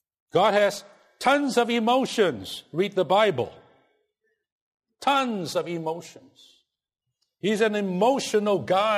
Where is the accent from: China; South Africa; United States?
China; You know, I'm from China.